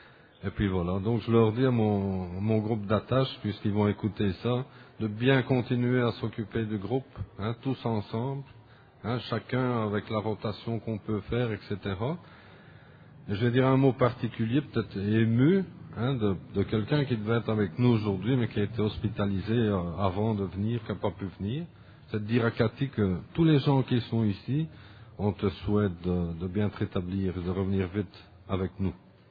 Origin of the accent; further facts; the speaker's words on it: Belgium; Je suis belge, mais moi j'ai un parrain ici à Montréal.